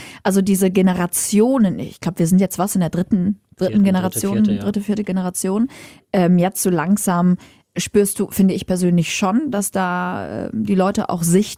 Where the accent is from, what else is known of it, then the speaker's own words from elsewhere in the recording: Homs, Homs Governorate, Syria; now in Germany; ich komme auch aus Homs